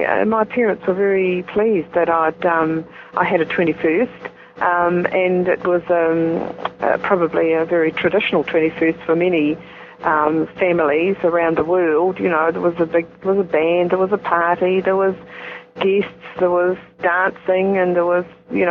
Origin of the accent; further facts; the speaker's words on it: Christchurch, Canterbury, New Zealand; I grew up in Christchurch in the South Island of New Zealand. And we were born and raised in Christchurch